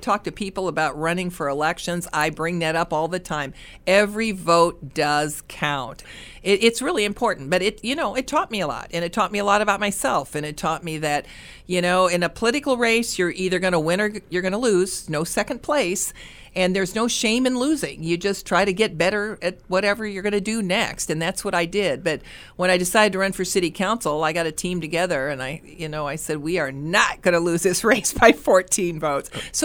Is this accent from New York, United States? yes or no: no; St. Louis, Missouri, United States; My husband is originally from Massachusetts. I'm from St. Louis. Met at St. Louis University.